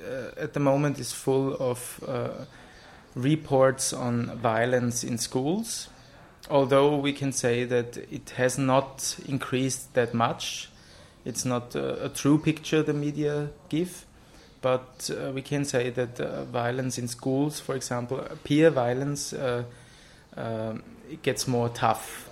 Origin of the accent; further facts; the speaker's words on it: Graz, Styria, Austria; English is a second language; Graz, Austria, and from the Men's Counseling Center in the city of Graz.